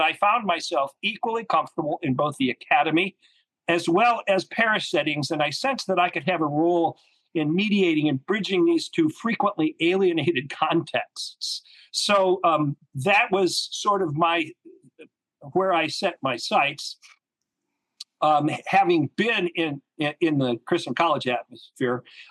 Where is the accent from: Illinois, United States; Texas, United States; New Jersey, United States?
Illinois, United States; Well, like you, I grew up in the Midwest, in the Chicago suburbs.